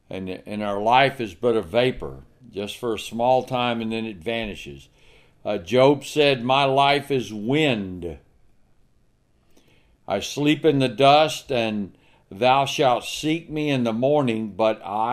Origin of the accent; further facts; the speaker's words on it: Texas, United States; We live in Texas, born and raised in Texas, and when I was growing up, it was all about the Alamo.